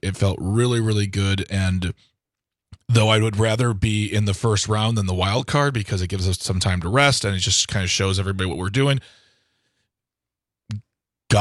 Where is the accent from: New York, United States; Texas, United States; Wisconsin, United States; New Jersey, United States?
Wisconsin, United States; Milwaukee; You know, I grew up in Milwaukee.